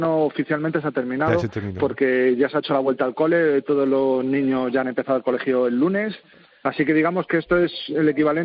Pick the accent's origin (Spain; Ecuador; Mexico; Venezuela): Spain; now in Finland; Somos actualmente 135 miembros, de los cuales 8 somos españoles.